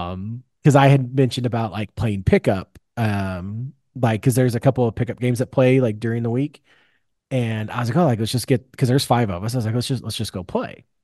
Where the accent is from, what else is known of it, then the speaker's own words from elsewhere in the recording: Indiana, United States; I was like, I'm from Indiana. Absolutely, I will be our scorer.